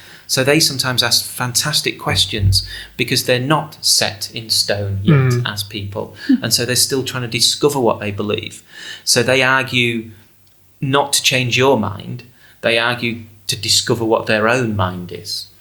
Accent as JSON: {"language": "English", "region": "England", "country": "United Kingdom", "tie": "born or raised there", "said": "this is an exciting play that means something to me as a, 16-year-old growing up in England."}